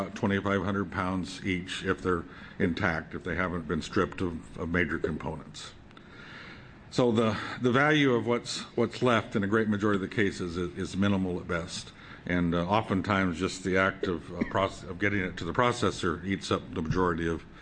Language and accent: English; Lyons, Oregon, United States; I'm from Lyons, Oregon.